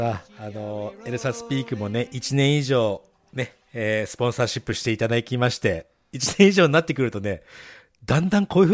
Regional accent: Sendai, Miyagi, Japan; 仙台出身だけど、仙台なんてね、町が真ん中にポンとあって、30分行けば山に行けるし、30分行けば海に行けるっていう、そういう、土地だからね。カントリーボーイかも、とシティボーイ両方ですって言えちゃうと思う。

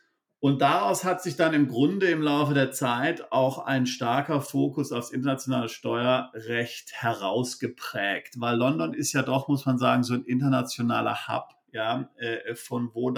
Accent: Freiburg im Breisgau, Baden-Württemberg, Germany; moved away as an adult; now in Switzerland; Also ich komme ursprünglich aus Freiburg im Breisgau, bin dort aufgewachsen, habe dort Abitur gemacht und bin dann im Grunde nach dem BWL-Studium relativ schnell in die Schweiz auch umgezogen.

